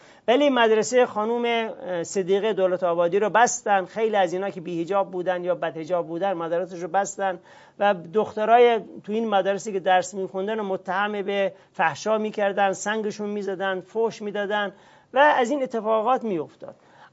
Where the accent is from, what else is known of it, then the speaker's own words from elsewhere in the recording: Iran; و ما ایرانی ها چون با گلستان سعدی زبان یاد گرفتیم، لهجمون همه شده گلستان سعدی.